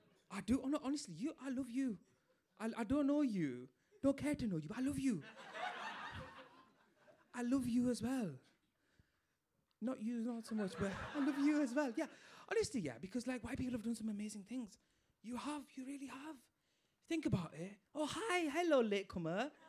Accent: Bradford, Yorkshire and the Humber, United Kingdom; Bradford, that's where I'm from, by the way. I'm from Bradford, as you can tell by my accent.

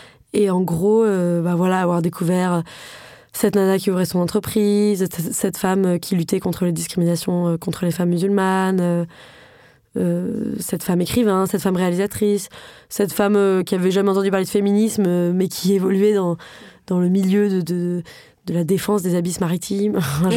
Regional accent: Paris, Île-de-France, France; j'ai grandi à Paris, je suis fille de deux parents qui vont très bien, de classe moyenne supérieure. J'ai grandi à Paris, j'ai fait des études très privilégiées, très, très réputées.

